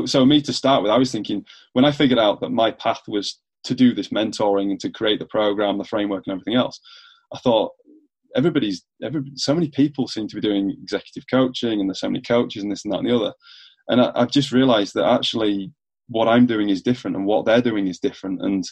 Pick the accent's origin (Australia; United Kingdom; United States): United Kingdom; England; Yeah, I have to say that although I'm being an Englishman, I'm not an American football fan per se.